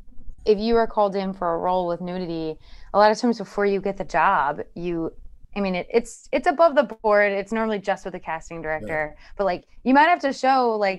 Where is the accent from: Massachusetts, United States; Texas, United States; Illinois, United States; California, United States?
Illinois, United States; Chicago; I grew up in Chicago.